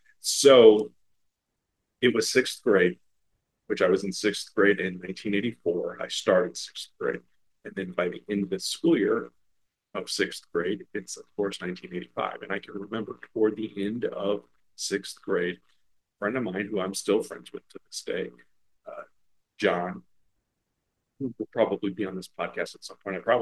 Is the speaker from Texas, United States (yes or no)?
no; St. Louis, Missouri, United States; I grew up in the St. Louis area, so caught the tail end of Wrestling at the Chase